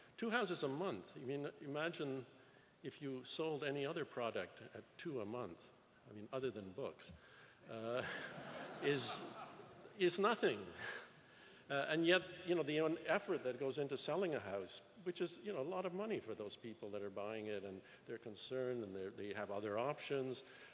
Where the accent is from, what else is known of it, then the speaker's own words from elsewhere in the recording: Canada; And I'm from Canada, which has a really tough climate. And I lived in a rural area.